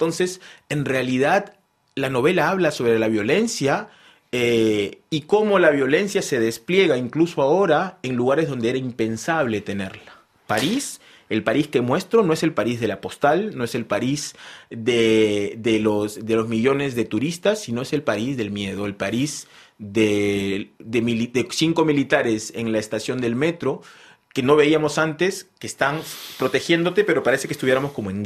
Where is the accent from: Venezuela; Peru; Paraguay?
Peru; moved away as an adult; muchos de ellos, como yo, cuando salimos del Perú, salimos huyendo de lo que pensamos era esta etapa un poco triste de la dictadura.